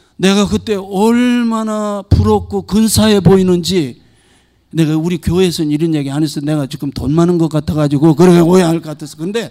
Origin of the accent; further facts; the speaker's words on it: Gajaeul, South Korea; 제가 가재울이라고 하는 동네에서 시골 동네가 어려서 컸는데